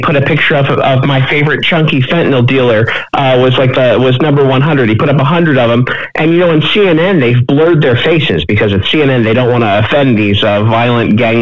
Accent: Maryland, United States; I grew up in Maryland.

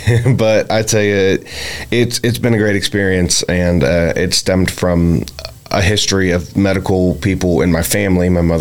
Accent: Bel Air, United States; So I grew up in Bel Air, and I ended up going to high school in Shadyside.

